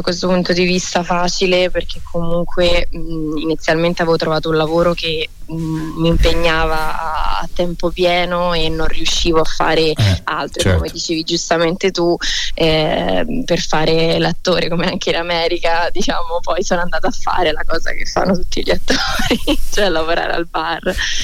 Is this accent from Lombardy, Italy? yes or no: no; Florence, Tuscany, Italy; accent: Florentine; now in Rome, Italy; stando a Roma un po' l'ho preso, soprattutto quando torno a casa mi viene ricordato da tutti, ah ma parli romano ormai, hai messo il fiorentino